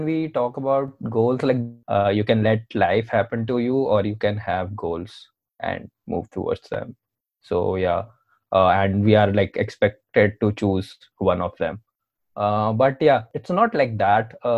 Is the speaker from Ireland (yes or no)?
no; Delhi, India; Born and brought up in Delhi. Typical city guy, you can say.